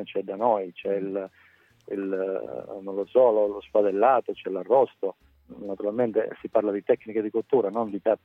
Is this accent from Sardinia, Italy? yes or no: no; Calabria, Italy; come si sa noi siamo calabresi